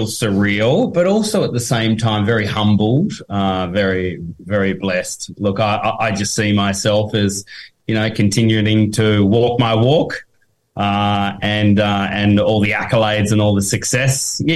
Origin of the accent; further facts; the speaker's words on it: Tasmania, Australia; Look, we're from Tasmania. I'm an uncle, I think, 39 times.